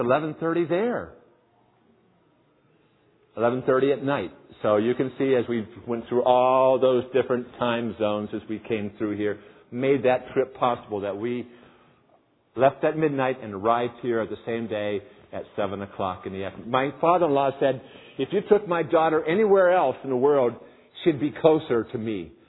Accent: Blairsville, United States; we live on the farm that I grew up on in Blairsville, in the home that my parents retired

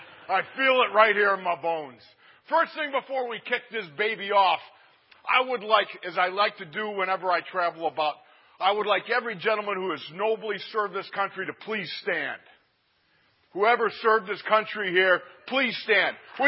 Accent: Buffalo, New York, United States; Of course, I come from Buffalo, New York, that well-known Miami of the North.

